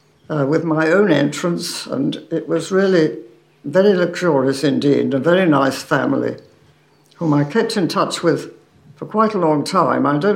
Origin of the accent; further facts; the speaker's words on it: Yorkshire and the Humber, United Kingdom; I started off in Bedford. I was in a council house in Bedford, and I come from Yorkshire.